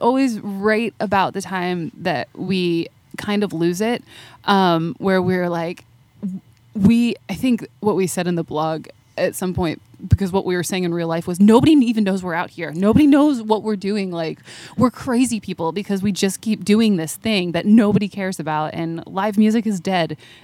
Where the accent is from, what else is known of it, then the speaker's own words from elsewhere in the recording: Pennsylvania, United States; also born or lived in Asheville, North Carolina; We spent a couple years in Asheville, North Carolina before that. Asheville to Nashville. And then I am originally from Western Pennsylvania.